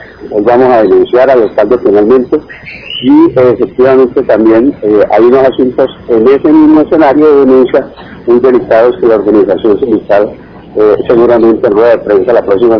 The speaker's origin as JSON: {"language": "Spanish", "country": "Colombia", "said": "Nosotros tenemos que sentir como colombianos vergüenza por lo que está pasando en el país."}